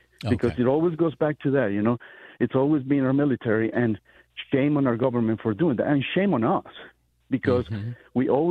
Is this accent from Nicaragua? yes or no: yes; Nicaragua; now in United States; And I'm an immigrant. I came from Nicaragua. Came in 1988. Lived through communism.